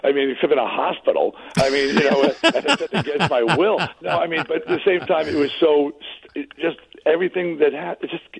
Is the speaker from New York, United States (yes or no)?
yes; Long Island, New York, United States; We're both from Long Island.